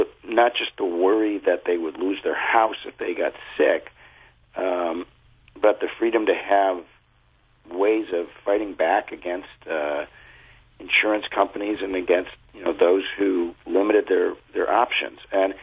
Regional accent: Chicago, Illinois, United States; I'm from Chicago originally, and I knew him when he was a state senator.

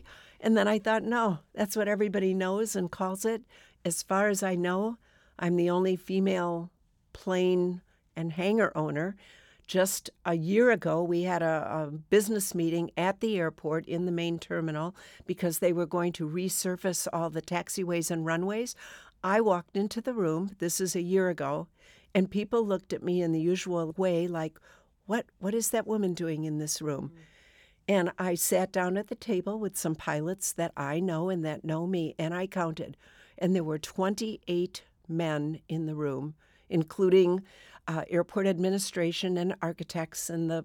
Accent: Madison, Wisconsin, United States; When I grew up in the Madison area, but you could see it from the air, the lakes and the cornfields and the rolling meadows, that was lovely.

